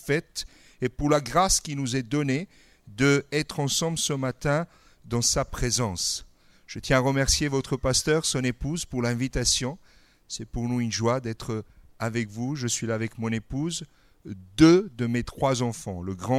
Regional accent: Metz, Grand Est, France; born there; je suis né à Metz. Mon papa et ma maman sont d'origine italienne. Et j'ai fêté mon premier mois de vie en Calabre.

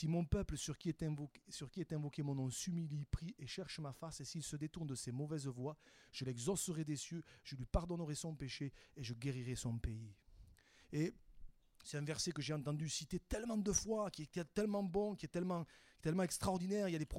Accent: France; Nous, on est des Gaulois. On est des Gaulois, nous.

